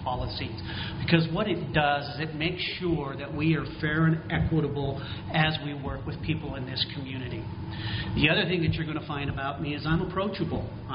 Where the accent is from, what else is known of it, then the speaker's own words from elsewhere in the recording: Buffalo, New York, United States; I grew up in Buffalo from third grade on. … are my parents